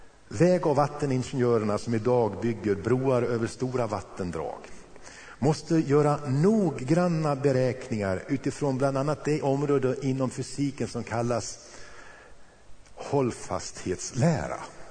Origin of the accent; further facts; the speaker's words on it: Karlstad, Värmland, Sweden; Jag kommer ihåg när jag gick på gymnasiet och vi hade en hemma i Karlstad.